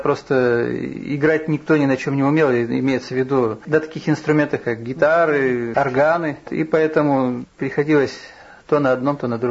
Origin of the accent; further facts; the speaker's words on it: Yekaterinburg, Sverdlovsk Oblast, Russia; now in Kirov, Russia; А потом, когда уже приехал сюда в Киров, я из Екатеринбурга вообще-то приехал сюда.